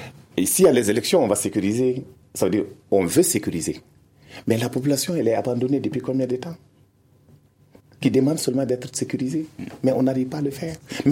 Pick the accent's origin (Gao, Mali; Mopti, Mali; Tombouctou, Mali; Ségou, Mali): Mopti, Mali; Bankass; parce que je suis de Bankass. Je vis la réalité tous les jours.